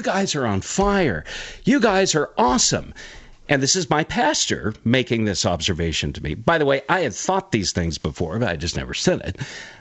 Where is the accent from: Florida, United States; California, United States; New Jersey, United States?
California, United States; I will confess, I grew up in the Southern California beach area.